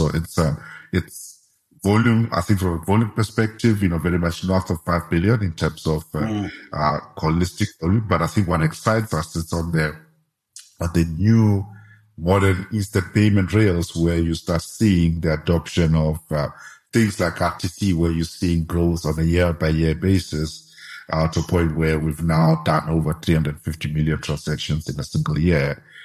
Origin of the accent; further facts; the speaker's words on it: South Africa; as a South African community, we have shifted away from the traditional payments management process